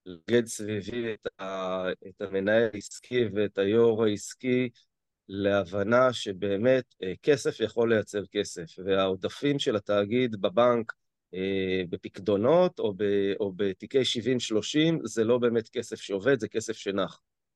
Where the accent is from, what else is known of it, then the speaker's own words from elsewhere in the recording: Ein Gev, Northern District, Israel; אני מקיבוץ עין גב.